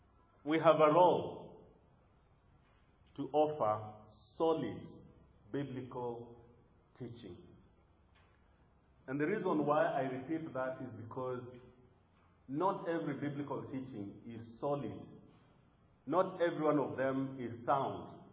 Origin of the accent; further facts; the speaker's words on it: Kenya; I come from Kenya, and in Kenya, COVID-19 became the excuse where most nominal people found an excuse to stay at home.